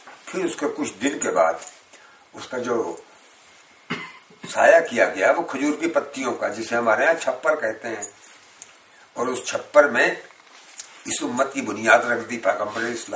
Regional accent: Lucknow, Uttar Pradesh, India; हम लखनऊ के रहने वाले हैं, लखनऊ में कम से कम 500 बड़े इमामबाड़े हैं

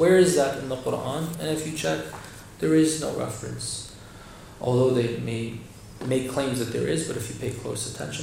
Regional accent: United States; as Dr. Keith here mentioned, we're both from America.

